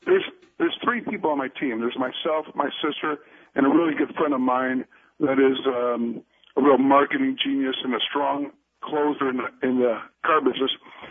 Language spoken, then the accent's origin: English; Chicago, Illinois, United States; But I'm a Chicagoan, born and raised.